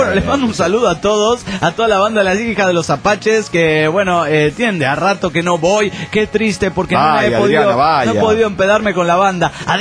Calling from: Mexico City, Mexico; del DF Mexicano.

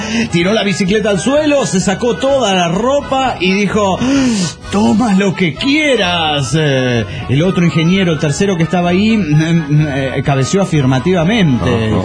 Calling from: Mexico; de Cacuhuac, México.

